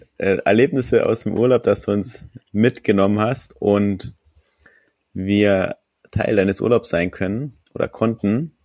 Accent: Hamburg, Germany; für uns als Hamburger, auf jeden Fall eine gute Sache, dass es mal in Hamburg war

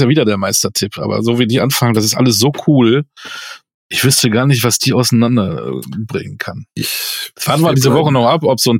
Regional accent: Münster, North Rhine-Westphalia, Germany; Ich bin in Münster geboren. Ich habe da 23 Jahre gelebt.

